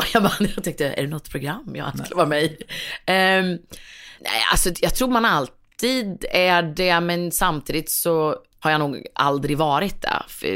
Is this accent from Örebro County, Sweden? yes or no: yes; Örebro, Örebro County, Sweden; accent: Örebro dialect; also born or lived in Strömstad; Så egentligen är jag uppvuxen nästan i stort sett varje lov och varje sommar i Strömstad. Då. Så jag känner mig lika mycket från Strömstad som Örebro, kan man säga.